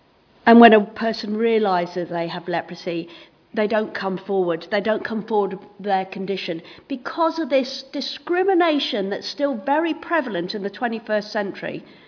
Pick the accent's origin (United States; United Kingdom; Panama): United Kingdom; We are British anyway, so we like talking about the weather.